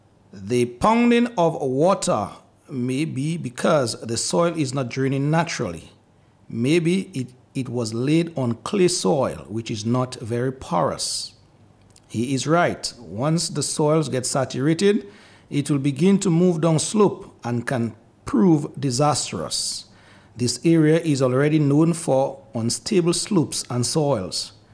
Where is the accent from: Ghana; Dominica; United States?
Dominica; Petite Savanne, Saint Patrick; Since I am from Petit Savan, I know the people and how they bring laughter to a serious situation.